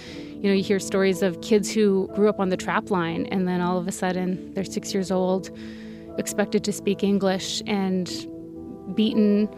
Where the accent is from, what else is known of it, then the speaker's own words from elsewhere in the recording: Okanese First Nation, Saskatchewan, Canada; I grew up on the Okanis First Nation in Saskatchewan